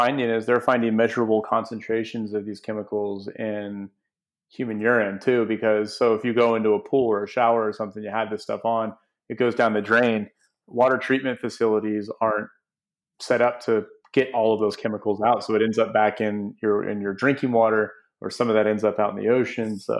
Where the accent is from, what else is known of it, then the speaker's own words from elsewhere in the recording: Newport Richey, Florida, United States; You know, I grew up near Tampa in a little place called Newport Richey. On the Gulf Coast